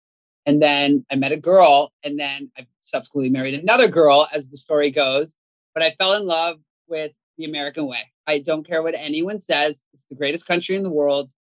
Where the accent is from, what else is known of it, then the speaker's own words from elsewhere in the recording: Canada; I grew up in Canada, you know, America's Hat, that place up north, a grandchild of Holocaust survivors.